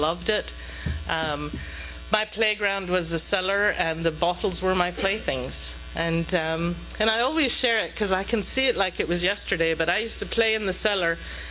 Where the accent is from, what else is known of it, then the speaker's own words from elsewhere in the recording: London, United Kingdom; I was born in London, that'll save you wondering. I grew up in a pub. My grandparents own the pub